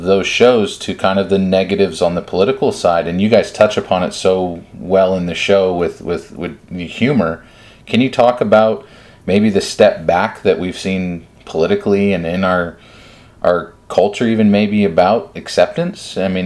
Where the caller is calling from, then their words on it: Dallas, Texas, United States; I'm calling you from Dallas, Texas, which has been a very progressive city, but in a very unprogressive state on this subject matter in particular.